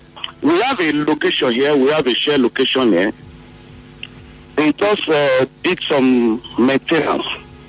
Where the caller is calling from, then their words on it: Umebele, Nigeria; I'm calling from Umebele.